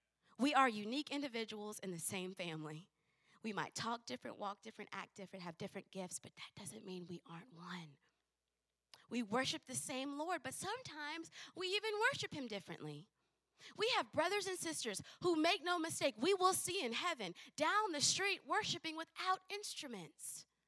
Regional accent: North Dakota, United States; born there; I'm 5'1, 100 pounds. I was born in North Dakota. I was baby of the year in 1980. For North Dakota.

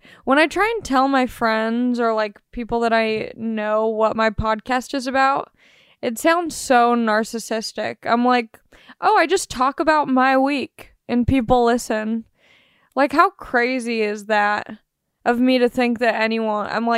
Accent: Long Beach, California, United States; I'm from Long Beach, which is essentially the same amount of miles like to get to either place.

